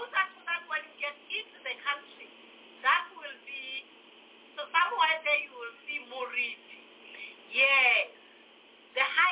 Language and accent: English; Lesotho; One goes towards the end of the country when you look at the map, towards the south, the southern part of the country.